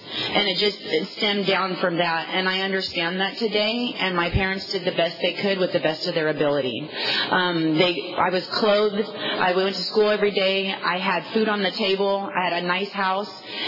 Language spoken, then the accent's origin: English; Visalia, California, United States; I was born and raised in Visalia, so I was raised around a lot of North Angeles.